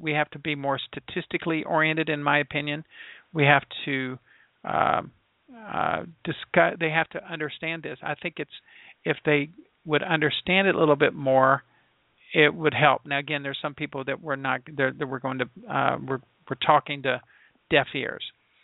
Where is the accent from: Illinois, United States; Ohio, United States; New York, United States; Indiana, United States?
Indiana, United States; Again, I'm from Indiana, so I didn't, wasn't part of the vote.